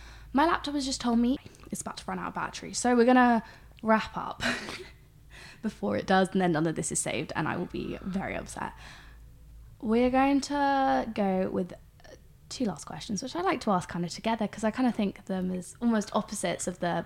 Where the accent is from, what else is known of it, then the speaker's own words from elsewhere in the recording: South East England, United Kingdom; I'm from Hampshire